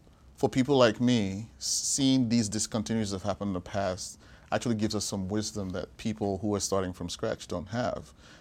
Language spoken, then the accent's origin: English; Nigeria; born there; I was born in Nigeria